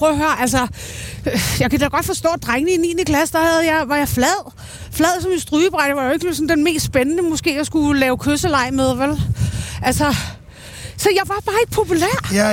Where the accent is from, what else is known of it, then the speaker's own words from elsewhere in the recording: Lyngby, Capital Region of Denmark, Denmark; Men jeg kommer fra Lyngby